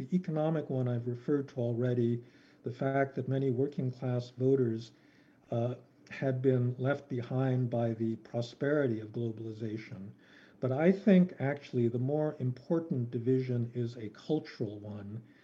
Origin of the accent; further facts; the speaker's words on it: United States; Actually, quite frankly, as an American, it's been impossible to have a discussion about anything other than the election